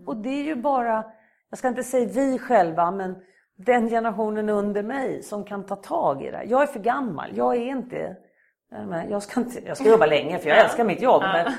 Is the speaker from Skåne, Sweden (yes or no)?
yes; Skåne, Sweden; Eftersom jag kom från Skåne